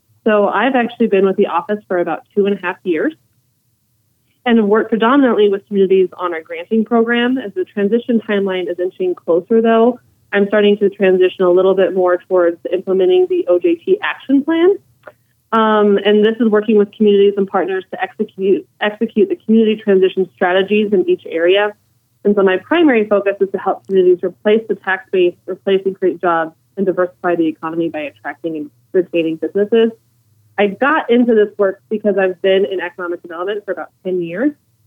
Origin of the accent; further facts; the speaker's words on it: Craig, Colorado, United States; I'm actually born and raised in Craig.